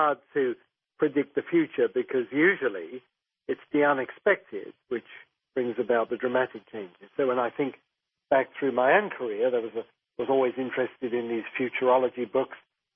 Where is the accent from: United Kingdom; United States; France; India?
United Kingdom; London; when I grew up in North London, I was fascinated by scientific things.